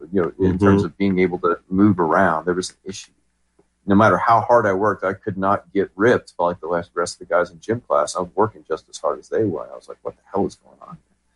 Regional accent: Albuquerque, New Mexico, United States; born there; Well, I'm 43 years old, and I was born in 1979 in Albuquerque, New Mexico.

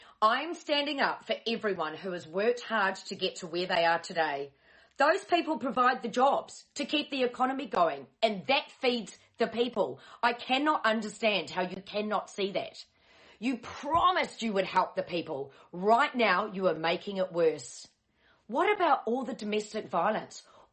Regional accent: Auckland, New Zealand; and I'm from Auckland, New Zealand.

